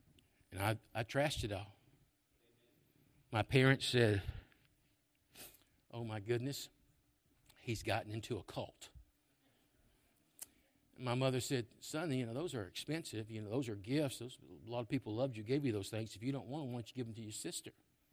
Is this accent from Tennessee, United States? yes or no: yes; Memphis, Tennessee, United States; You have to understand something. I grew up in Memphis. I grew up not far from … was the coolest thing you would ever, ever imagine in Memphis.